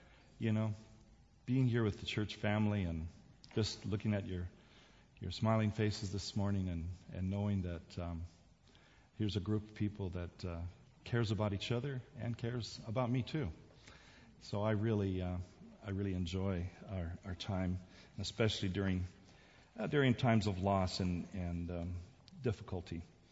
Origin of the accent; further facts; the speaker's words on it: South Korea; when I was a kid growing up in Korea